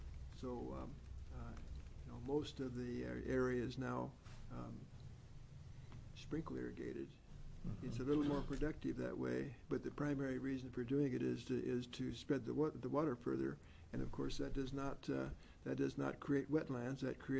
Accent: United States; I'm from the Klamath area, in Tudor Lake, Lower Klamath, and so forth.

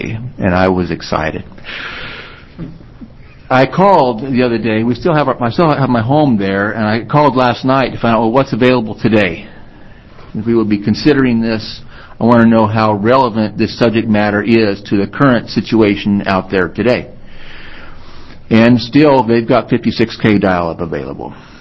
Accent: Elgin, Oregon, United States; than there is in my hometown of Elgin.

